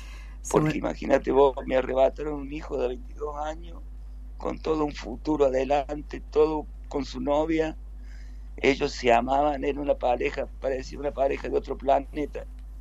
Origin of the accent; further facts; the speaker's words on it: Córdoba, Argentina; yo estaba acá en Olver, porque soy de Olver, Río Cuarto, Olver